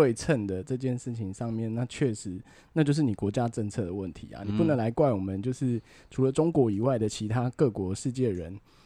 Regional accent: Taiwan; 我们台湾人这样小鼻子小眼睛的，我们一点都不长进

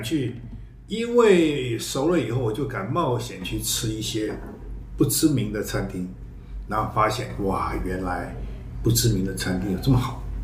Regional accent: Taipei, Taiwan; 我因为我生长从小在台北市长大，我很喜欢走路看这个城市，倒不是说看它的变化怎么样，而是我知道我是这里的人嘛，所以我走到哪里我都觉得很亲切，这就是我的地方。

